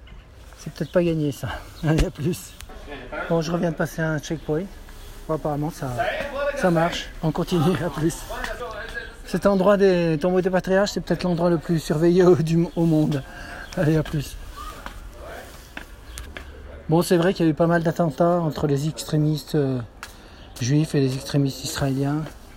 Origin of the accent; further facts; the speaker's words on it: France; Alors non, j'ai pas de couteau et je suis français.